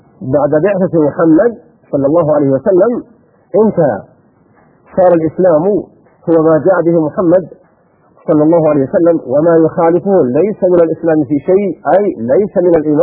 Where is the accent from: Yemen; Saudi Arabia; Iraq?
Saudi Arabia; ونحن بحمد الله في بلادنا المملكة العربية السعودية